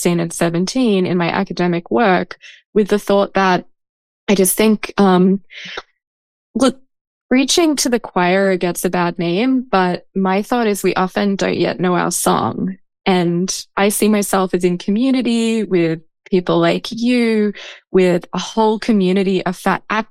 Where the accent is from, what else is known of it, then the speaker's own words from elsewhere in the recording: Australia; accent: hybrid Australian-American; moved away as an adult; now in United States; I'm also Australian in terms of my origin and my rather silly hybrid Australian-American accent now. But I came to the States to go to grad school in philosophy.